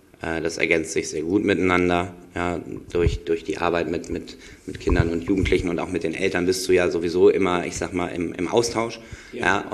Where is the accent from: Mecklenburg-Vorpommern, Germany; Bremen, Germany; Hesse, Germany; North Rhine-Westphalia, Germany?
North Rhine-Westphalia, Germany; Düsseldorf; ich bin ja aus Düsseldorf und deswegen Fortuna-Fan